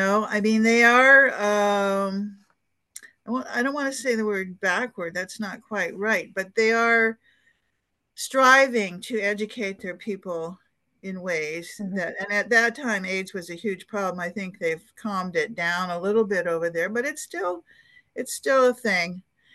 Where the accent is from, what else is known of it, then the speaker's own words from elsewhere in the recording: Alaska, United States; For me, I'm from Alaska, and I like big game and the roughness of it, the wildness of it.